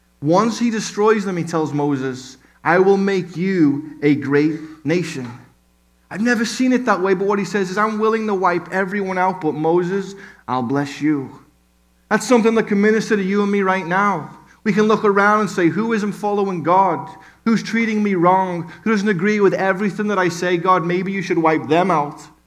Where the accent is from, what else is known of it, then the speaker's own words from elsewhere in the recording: Liverpool, North West England, United Kingdom; Out popped the golden calf, and I'm from Liverpool. Liverpool people are crazy, amen?